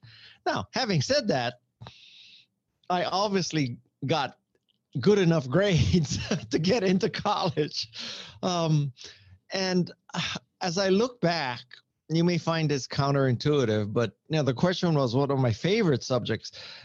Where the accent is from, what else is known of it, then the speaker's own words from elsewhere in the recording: Honolulu, Hawaii, United States; I grew up in Honolulu, Hawaii. I went to a college prep school. I come from a lower middle class family in Hawaii.